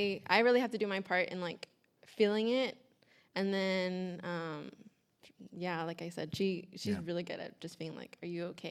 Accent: Dallas, Texas, United States; So I'm from Dallas, Texas, so very Southern Baptist.

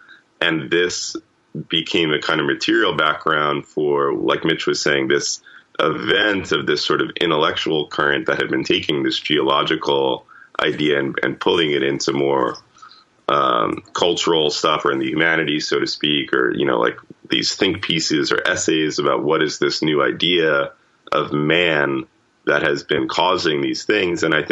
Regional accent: New York City, New York, United States; and, you know, I grew up in New York.

